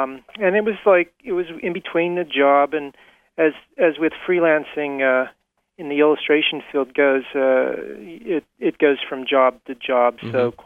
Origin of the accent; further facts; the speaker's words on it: Pittsburgh, Pennsylvania, United States; Well, I grew up there in Pittsburgh.